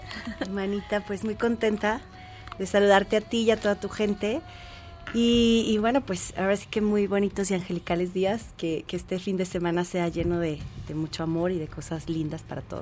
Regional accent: Chihuahua, Mexico; now in Mexico City, Mexico; cuando estaba yo estudiando la prepa, estábamos en mi tierra, ¿no? En Chihuahua

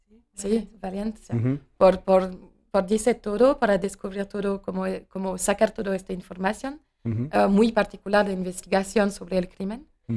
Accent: France; Spanish is a second language; Como una francesa es muy impactante, porque en uh-huh. Francia no hay este tipo de imágenes por la noticia.

